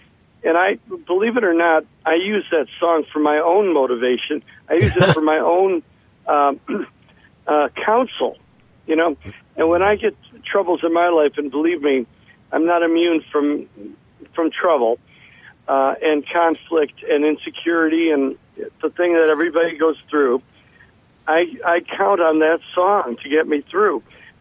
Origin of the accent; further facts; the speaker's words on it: Berwyn, Illinois, United States; You know, I'm from Berwyn, Illinois, you know, small town.